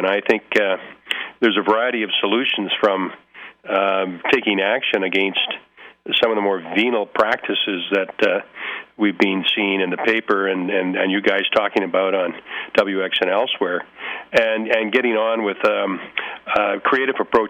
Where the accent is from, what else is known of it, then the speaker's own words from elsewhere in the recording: Vancouver, British Columbia, Canada; I grew up in Vancouver in the 40s, 50s, 60s, when it was a pretty gray provincial Presbyterian town.